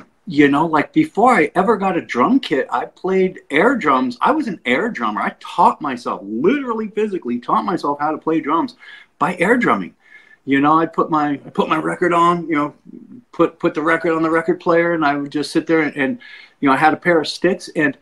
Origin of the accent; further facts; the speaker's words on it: Los Angeles, California, United States; Well, I grew up in Los Angeles, and I had an upbringing unlike anybody else that I knew